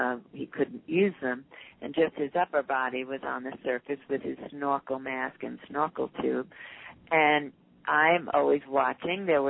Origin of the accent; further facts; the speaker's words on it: New Jersey, United States; now in Hawaii, United States; Well, I grew up in New Jersey, and the Atlantic Ocean was pretty rough there. And moving to Hawaii made all the difference because the water is calm.